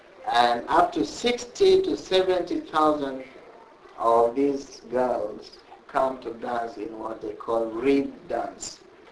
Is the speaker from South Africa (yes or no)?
no; Uganda; I'm from Uganda.